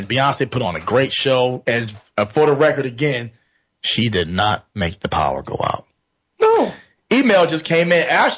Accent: Philadelphia, Pennsylvania, United States; I don't know if it's my football makeup or growing up in South Philly.

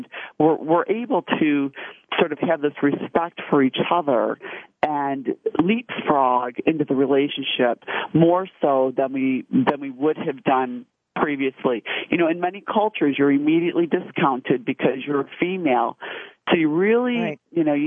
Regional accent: United States; both as an American and then as a 6-foot-tall female American, certainly you run into a lot of those barriers.

